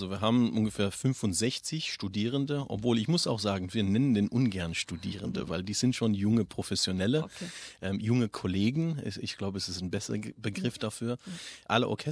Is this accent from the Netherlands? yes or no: no; Sydney, New South Wales, Australia; also born or lived in Germany; Also ich bin seit fast 25 Jahre mittlerweile im deutschsprachigen Raum. Aber ich bin hier aufgewachsen in Australien. Ich bin Musiker, also habe meine Ausbildung, also ich komme ursprünglich aus Sydney, aber habe meine Ausbildung hier in Melbourne gemacht und dann ein weiteres Studium in Deutschland genommen